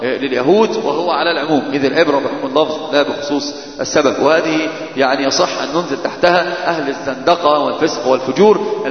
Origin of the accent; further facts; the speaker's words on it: Egypt; وهذه مشهورة جدا عندنا في مصر.